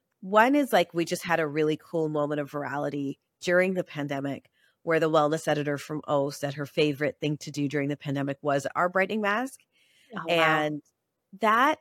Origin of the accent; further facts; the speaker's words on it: South India, India; I'm South Indian from, you know, Catholic.